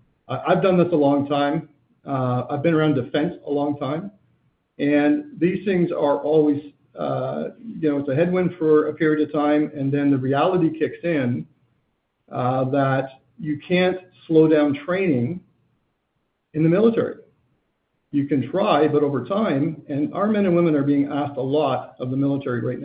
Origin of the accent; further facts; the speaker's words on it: Canada; Frustrating as a Canadian to see in today's environment the men and women being asked to cut $1 billion